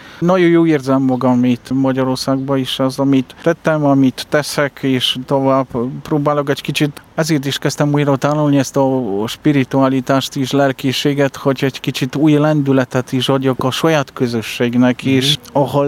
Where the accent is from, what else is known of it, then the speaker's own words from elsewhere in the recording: Sanok, Subcarpathian Voivodeship, Poland; born there; Hungarian is a second language; Dél-keleti területre vagyok, igazán Szánokból születtem.